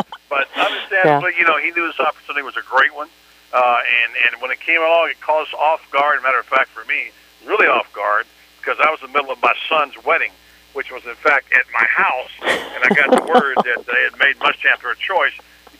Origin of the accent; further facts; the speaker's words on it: Florida, United States; He also is buying a horse farm in my hometown near Ocala, and his wife is a big horsewoman, and he plans to retire here.